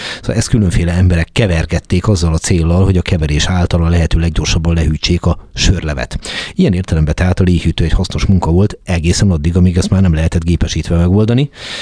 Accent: Budapest, Hungary; born or raised there

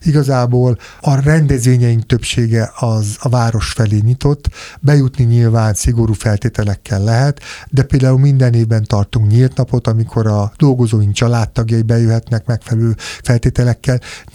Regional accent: Paks, Tolna, Hungary; Hát én őspaksi vagyok, tehát én ott születtem, több száz évre Paks, és még emlékszem gyerekkoromban, mikor megérkezett az atomerőmű, meg 72-ben születtem

